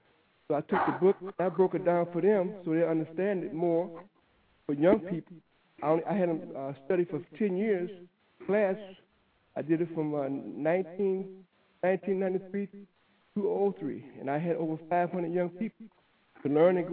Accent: Detroit, Michigan, United States; I'm from Detroit.

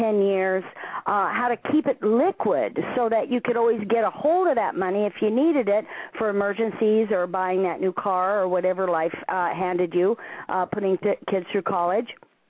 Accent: Nevada, United States; Well, I was born and raised in Nevada near Lake Tahoe, and I always loved Hawaii Five-0 and those kind of shows, so I had it in my head that I wanted to live in Hawaii my whole life.

